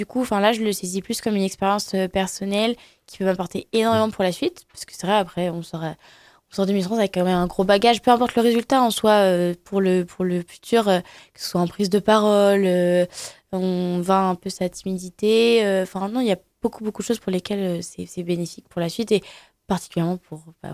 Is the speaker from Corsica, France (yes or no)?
no; Vichy, Auvergne-Rhône-Alpes, France; j'ai grandi à Vichy. Donc j'ai passé toute mon enfance là-bas, primaire, collège, lycée. Et puis pour les études supérieures, je suis partie à Clermont.